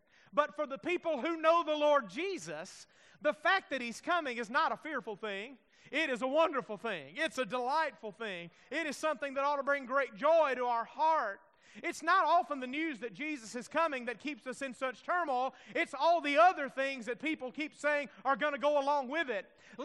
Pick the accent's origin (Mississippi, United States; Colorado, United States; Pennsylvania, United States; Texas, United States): Mississippi, United States; I remember growing up in Mississippi, we had a church in Meridian